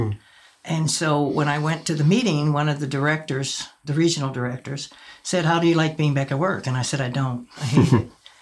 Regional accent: Chicago, Illinois, United States; Born and reared in Chicago.

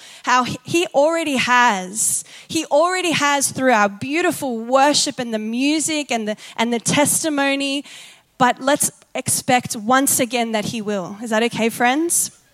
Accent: Sydney, New South Wales, Australia; And growing up in Sydney, we actually never, ever experienced something like that.

